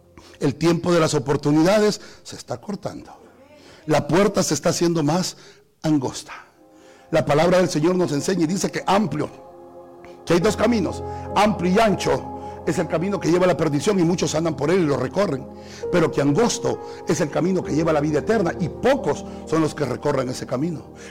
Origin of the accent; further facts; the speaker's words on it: El Salvador; Hermanos, qué escándalo se ha armado en mi país, El Salvador, porque el presidente endureció las leyes de tránsito